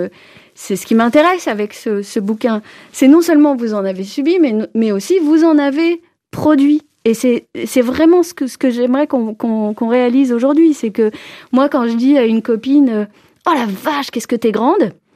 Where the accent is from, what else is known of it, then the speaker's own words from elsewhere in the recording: Ris-Orangis, Île-de-France, France; born there; moi, quand je réponds que je suis née à Ris-Orangis, ça ne suffit pas. Ce qui intéresse les gens, ce sont mes origines.